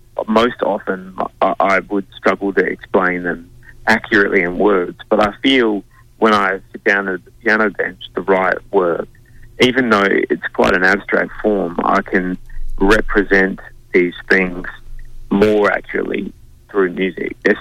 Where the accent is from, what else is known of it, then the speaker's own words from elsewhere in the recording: Adelaide Hills, South Australia, Australia; I think I grew up in the Adelaide Hills.